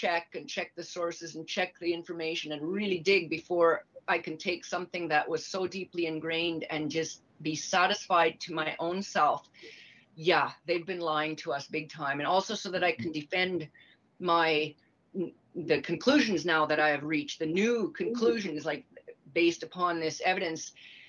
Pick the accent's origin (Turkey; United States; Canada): Canada; That's where my parents came from. They immigrated to Canada in the early 1950s. I was born in Canada, born and raised in Canada, but we still had strong connections to the motherland, or the fatherland, Vaterland.